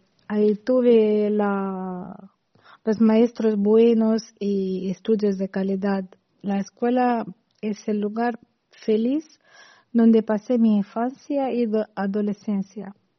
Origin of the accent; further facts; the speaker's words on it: Romania; Spanish is a second language; En el pasado, en mi país había un costumbre muy bonito, que se llamaba en romano claca, una especie de reunión.